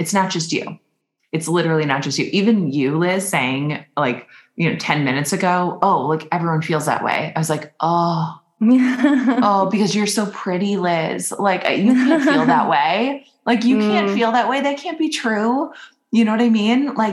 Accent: Minnesota, United States; I'm from Minnesota. It's just a joke.

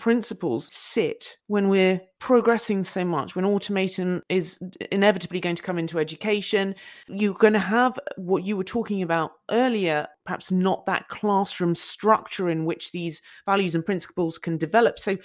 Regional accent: Norway; now in United Kingdom; I was born and raised in Norway before moving to school in the UK.

